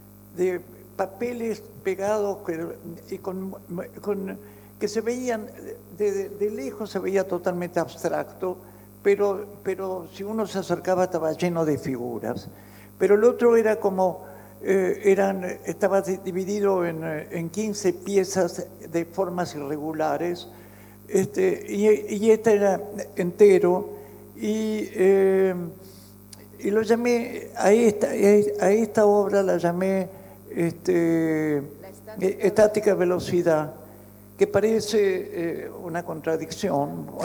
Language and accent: Spanish; Argentina; me había invitado como invitado argentino, de la Argentina